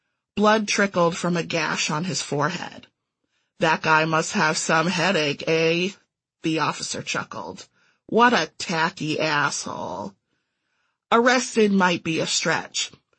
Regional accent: Evanston, Illinois, United States; now in Chicago, United States; Where did you grow up? Evanston. And I'm still basically there.

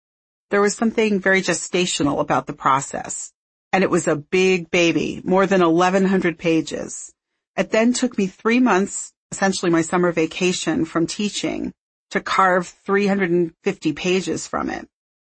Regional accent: Pennsylvania, United States; My parents took us to historical sites when I was growing up outside of Philadelphia

